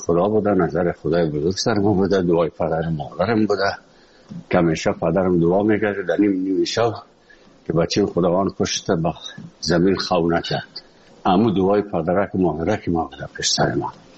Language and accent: Persian; Afghanistan; moved away; وقتی که من از افغانستان بر آمدم